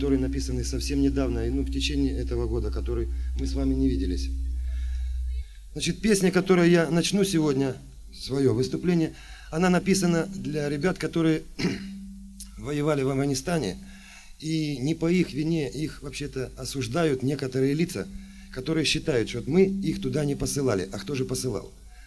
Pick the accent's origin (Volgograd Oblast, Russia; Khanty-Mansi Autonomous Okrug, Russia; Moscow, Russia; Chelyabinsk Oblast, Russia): Khanty-Mansi Autonomous Okrug, Russia; Nizhnevartovsk; Я из Нижневартовска, но это Тюменская область, так что разница не очень большая, но все-таки.